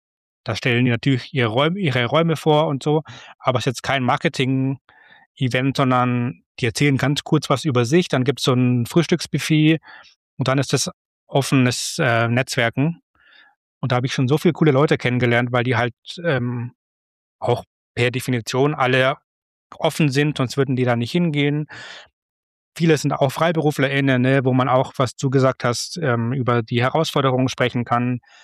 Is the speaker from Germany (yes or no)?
yes; Munich, Bavaria, Germany; now in Hamburg, Germany; als ich noch in München gewohnt habe. Ich komme ja aus München ursprünglich.